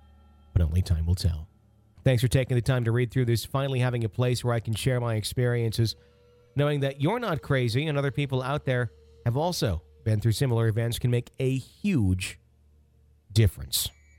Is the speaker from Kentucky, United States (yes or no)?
yes; Louisville, Kentucky, United States; born or raised there